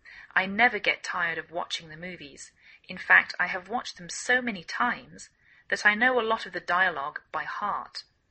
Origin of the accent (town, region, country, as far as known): England, United Kingdom; now in United States